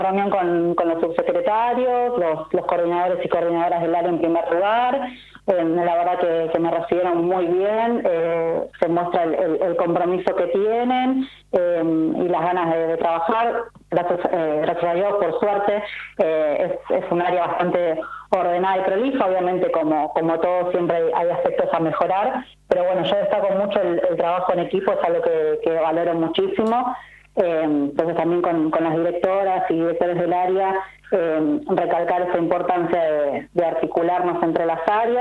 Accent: Buenos Aires, Argentina; born there; now in Ushuaia, Argentina; yo nací en Buenos Aires, hace unos años me vine a vivir a Ushuaia por motivos personales

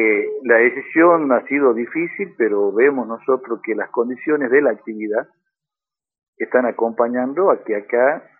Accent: La Esperanza, Jujuy, Argentina; Durante muchos años, mire, yo soy oriundo de la Esperanza.

